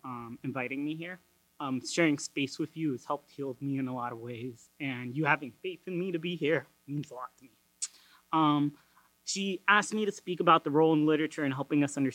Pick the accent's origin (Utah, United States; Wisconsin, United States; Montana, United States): Utah, United States; I grew up in Utah as a very isolated Latino, especially like Salvadoran, where like there was no other Salvadoran I knew. Suburbs, Republican, Mormon, that was kind of the whole milieu